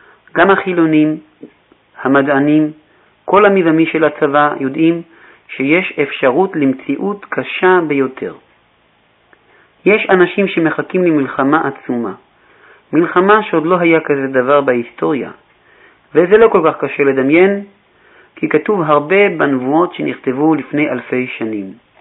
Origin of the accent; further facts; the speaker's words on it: United States; now in Israel; אני בא מארצות הברית, אבל ברוך השם ברגע זה אנחנו בארץ ישראל